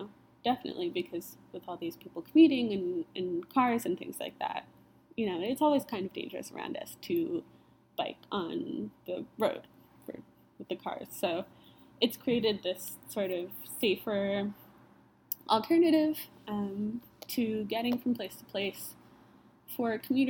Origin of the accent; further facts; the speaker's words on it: New Jersey, United States; So I live in New Jersey. I'm from New Jersey. And I also, but I live here in Carlisle, PA for school.